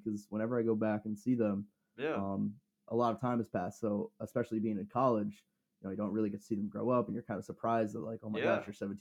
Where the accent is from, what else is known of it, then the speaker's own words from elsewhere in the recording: Wallkill, New York, United States; So I'm from a small town called Wallkill, New York.